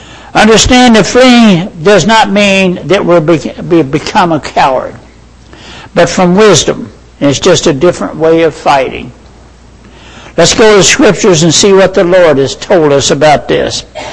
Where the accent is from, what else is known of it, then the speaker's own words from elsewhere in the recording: Kentucky, United States; born there; I was born in Ohio County, Kentucky. That's way back in the hills in western Kentucky. And we moved to the city when I was quite young.